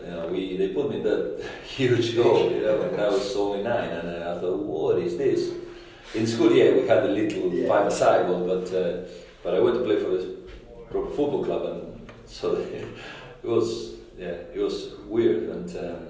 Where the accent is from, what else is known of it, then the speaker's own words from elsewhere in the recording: Buenos Aires, Argentina; I'm from Buenos Aires, the capital, so a big city, a bit like London. I had a lot of friends around, and I had a nice childhood really, working class parents.